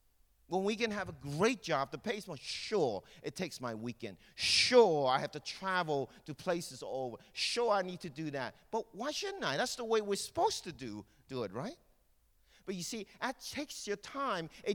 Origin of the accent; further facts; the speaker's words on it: Hong Kong; moved away; because I came from Hong Kong, and because I've heard stories from my mother and my grandmother